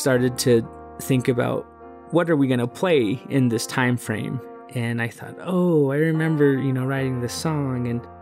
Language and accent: English; United States; I am from the Diné tribe, the Navajo Nation.